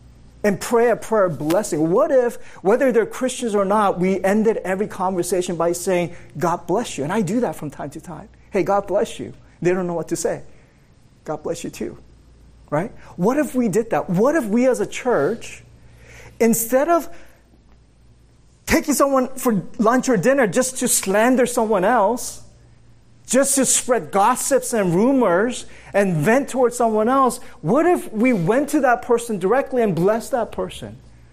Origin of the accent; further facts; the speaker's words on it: Toronto, Ontario, Canada; I'm actually from Toronto.